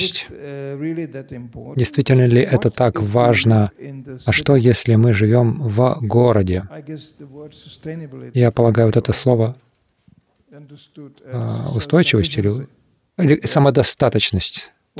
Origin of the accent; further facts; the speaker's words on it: Prague, Czechia; Я вырос в Праге. Это был такой спящий город, сломанные эти заводы, разрушенные.